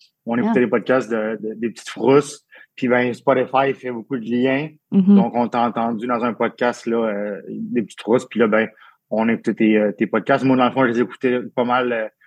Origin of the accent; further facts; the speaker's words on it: Quebec, Canada; born there; Je suis né en Abitibi-Témiscamingue en 89. J'ai 33 ans, donc, depuis cet été.